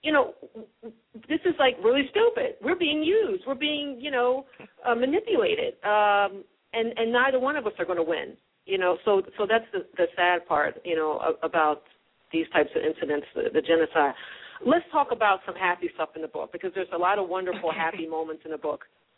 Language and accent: English; United States; It's like for me as an American